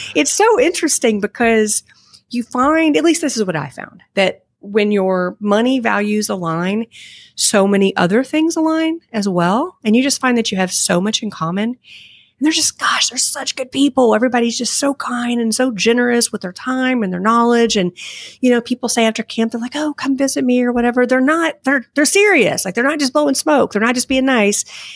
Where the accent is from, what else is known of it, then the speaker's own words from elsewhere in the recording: Kentucky, United States; I grew up in Kentucky with very, very little. So I was always frugal out of necessity.